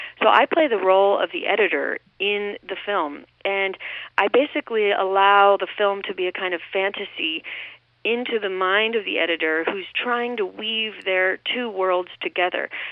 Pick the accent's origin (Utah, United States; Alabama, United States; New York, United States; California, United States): California, United States; Los Angeles; and I'm actually from Los Angeles, so this, you know, I come from a place where the history is totally different